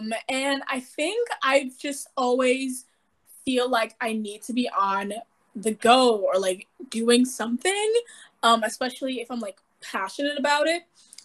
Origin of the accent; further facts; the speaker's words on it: Milwaukee, Wisconsin, United States; because I'm from Milwaukee and we're not known to be a film entertainment hub.